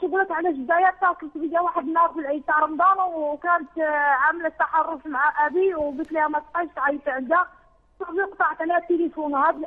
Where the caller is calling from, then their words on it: France; من فرنسا.